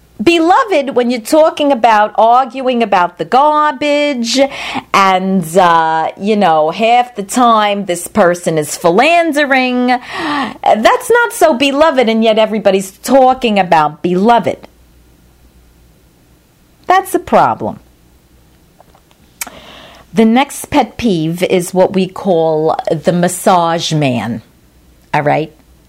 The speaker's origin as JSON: {"language": "English", "region": "New York", "country": "United States", "said": "So we're from New York."}